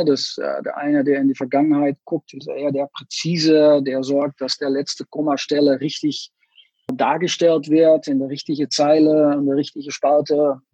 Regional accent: Netherlands; German is a second language; ich bin Holländer und jetzt seit mehreren Monaten bei BBDO Group als CFO.

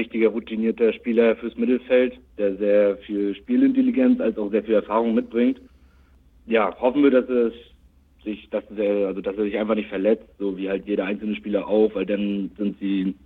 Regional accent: Rostock, Mecklenburg-Vorpommern, Germany; 21, aus Rostock, auch gebürtiger Rostocker.

